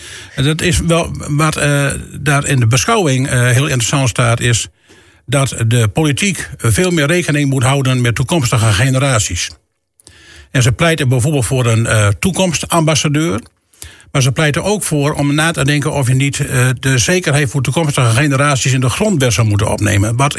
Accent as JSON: {"language": "Dutch", "town": "Borger", "region": "Drenthe", "country": "Netherlands", "said": "En ik kom uit Borgen, hè."}